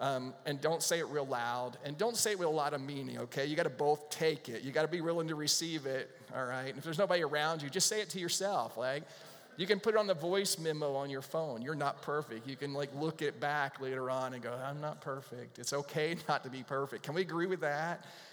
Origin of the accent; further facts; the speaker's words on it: United States; I'm an American. You're probably an American too.